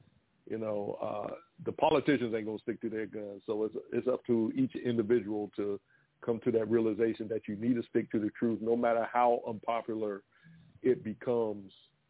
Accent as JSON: {"language": "English", "town": "Washington", "region": "District of Columbia", "country": "United States", "tie": "born or raised there", "said": "they're doing that in my hometown of Washington, D.C."}